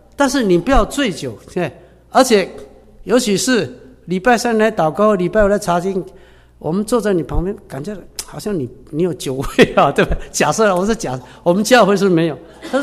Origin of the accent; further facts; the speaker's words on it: Taiwan; moved away; 我从台湾来2000